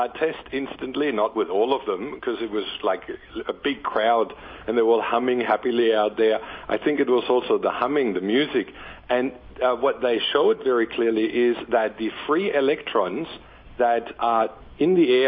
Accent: Denmark; English is a second language; I came from Denmark

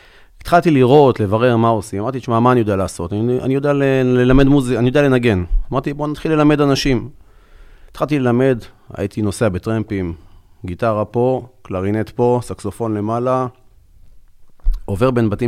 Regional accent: Elkana, West Bank, Palestine; גדלתי באלקנה. התחתנתי, עברתי לילי.

